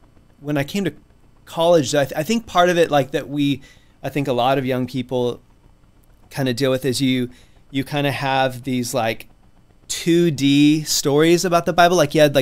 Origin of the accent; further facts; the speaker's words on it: Coalinga, California, United States; No, I'm from Coalinga, California, which is a couple hours east of here, small town. When I was growing up, it's like 12,000 people.